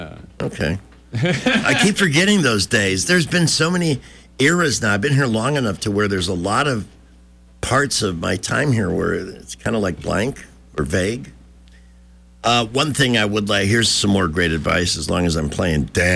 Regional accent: Chicago, Illinois, United States; We're from Chicago. This toy radio station's a bad joke on both of us.

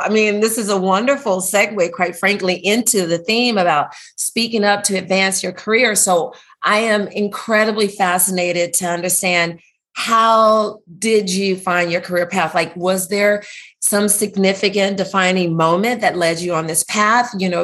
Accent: Atlanta, Georgia, United States; now in California, United States; Well, I'm from the South, originally from Atlanta, live in California

